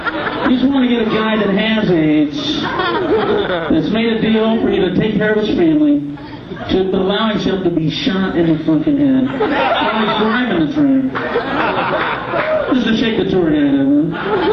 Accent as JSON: {"language": "English", "town": "Peoria", "region": "Illinois", "country": "United States", "also_born_or_lived": "Yakima, Washington", "said": "I'm originally from Illinois. I had to run away from that fucking statement. We got the fuck out, dude. I was in Peoria originally"}